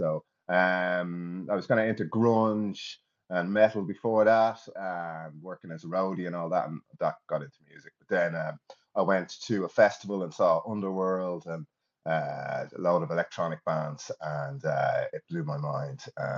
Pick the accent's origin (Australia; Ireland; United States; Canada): Ireland; I'm from Ireland, and I've been making kind of electronic music and DJing for about 20 years.